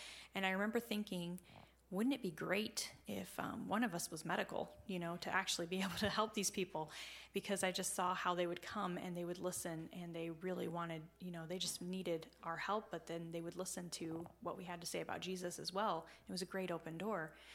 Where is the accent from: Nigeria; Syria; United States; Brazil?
Brazil; I was born there in Brazil, South America, and as I was growing up